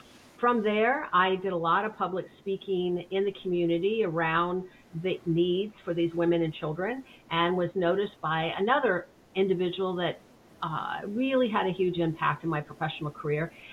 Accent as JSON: {"language": "English", "town": "Miami", "region": "Florida", "country": "United States", "tie": "born or raised there", "said": "I was living in Miami, born and raised in Miami, and met the CEO of Ryder Truck Rental."}